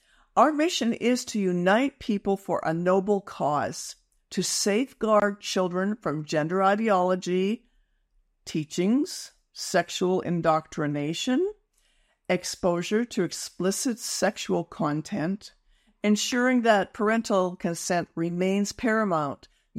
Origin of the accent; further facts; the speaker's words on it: Canada; The opportunity we have as Canadian citizens, as parents, as grandparents, as those who are interested in protecting our children